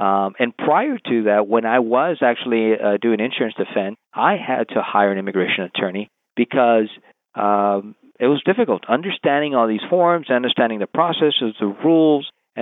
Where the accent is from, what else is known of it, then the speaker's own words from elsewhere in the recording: San Antonio, Texas, United States; Well, I was born and raised here in Texas in San Antonio. My parents are immigrants. They're from Mexico.